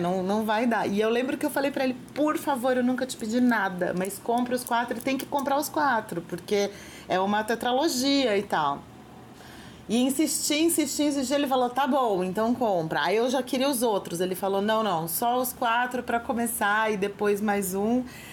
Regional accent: Campinas, São Paulo, Brazil; porque eu sou de Campinas, né?

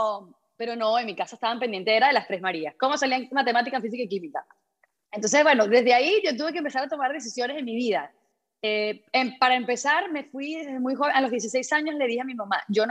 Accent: Caracas, Capital District, Venezuela; por lo menos en mi caso que yo vivía en Caracas y me crié en Caracas.

